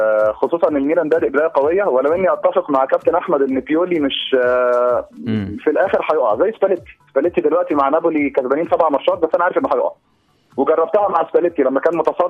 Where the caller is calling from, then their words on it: Saudi Arabia; بكلمك من السعوديه